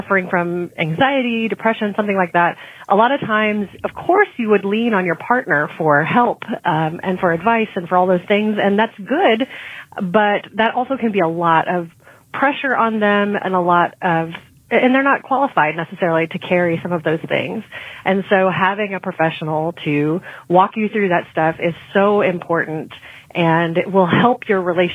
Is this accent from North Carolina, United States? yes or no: yes; Durham, North Carolina, United States; Hey, Kim and Penn … I'm from Durham, North Carolina.